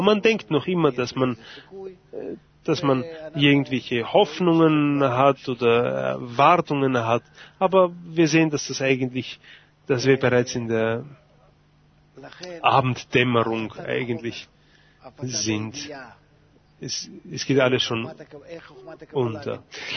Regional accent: Yekaterinburg, Sverdlovsk Oblast, Russia; ich bin aus Ekaterinenburg.

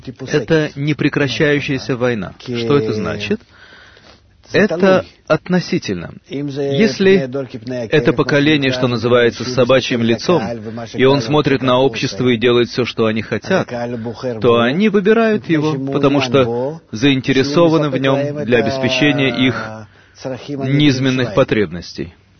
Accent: Kiryat Gat, Southern District, Israel; Я вырос в Кириат-Гате и был самым умным учеником в классе

